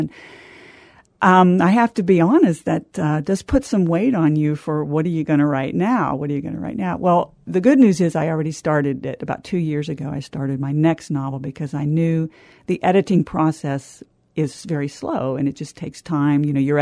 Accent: Huntington, West Virginia, United States; I was born in Huntington, West Virginia, and I grew up around an area called Gallagher Village

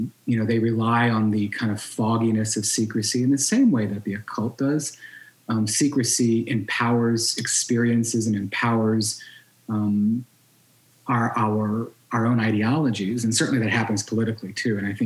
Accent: the South, United States; because I grew up in the South too

